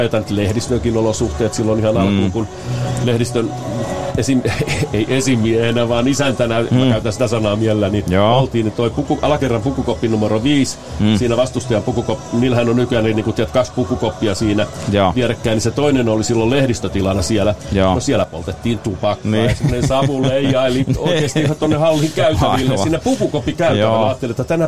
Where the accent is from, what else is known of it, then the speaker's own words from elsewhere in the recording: Hämeenlinna, Kanta-Häme, Finland; mä oon hämeenlinnalainen ja mä olen tästä äärimmäisen ylpeä tästä joukkueesta.